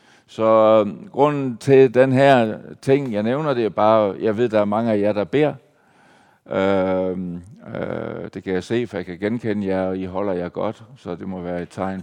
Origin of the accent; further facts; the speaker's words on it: Aalborg, North Denmark Region, Denmark; born there; Og det er altid godt at være her i Aalborg, min fødeby.